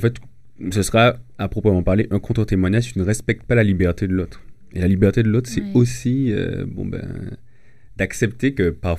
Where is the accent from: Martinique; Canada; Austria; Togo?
Martinique; Après, c'est vrai que moi, je viens de la Martinique